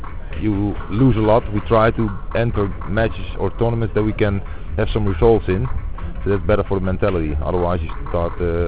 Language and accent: English; Netherlands; I'm from Holland.